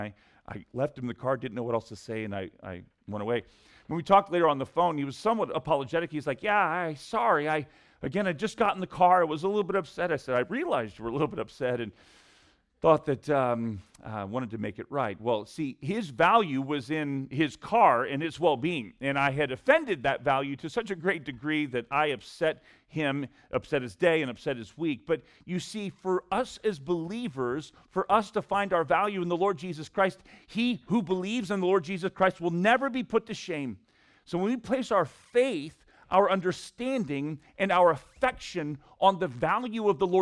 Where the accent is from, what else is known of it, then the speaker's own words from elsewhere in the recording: Missouri, United States; Our family farms in Missouri, and I'm from Missouri, so I can call it